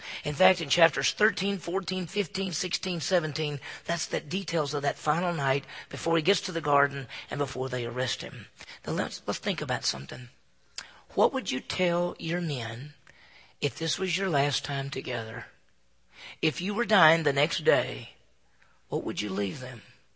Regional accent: Southern United States, United States; Of course, Robert E. Lee, since I grew up in the South, had to be Robert E. Lee.

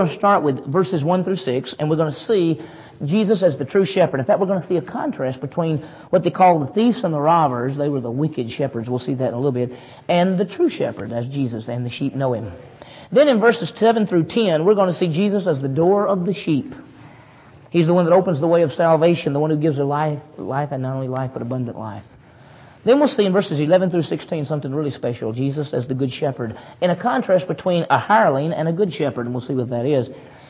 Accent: Meridian, Mississippi, United States; I grew up in Meridian, Mississippi, which was about 50,000. And I was a city guy.

